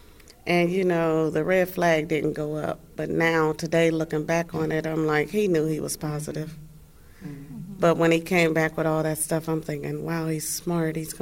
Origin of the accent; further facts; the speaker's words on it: Columbus, Ohio, United States; I'm from Columbus, Ohio, and I've been positive for 5.5 years.